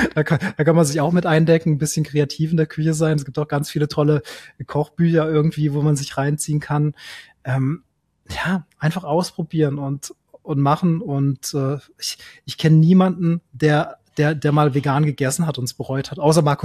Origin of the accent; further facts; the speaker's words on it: Baden-Württemberg, Germany; wir waren viel wandern im Schwarzwald, wo ich herkomme.